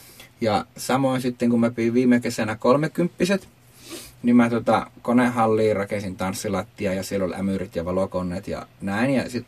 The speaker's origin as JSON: {"language": "Finnish", "region": "Savo", "country": "Finland", "said": "mä oon Savosta"}